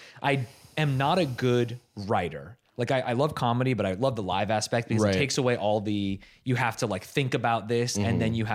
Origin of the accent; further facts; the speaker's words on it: United States; I'm American.